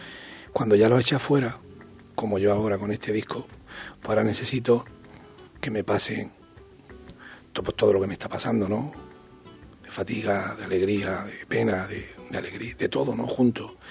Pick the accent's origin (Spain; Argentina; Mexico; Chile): Spain; Salobreña, Andalusia; Sí, yo soy de Salobreña, de un pueblo de Granada.